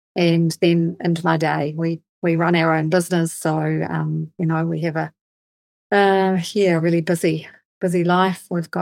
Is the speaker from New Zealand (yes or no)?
yes; New Zealand; I grew up in New Zealand, so we grew up on, you know, like probably like you, Clint, on lamb and meat.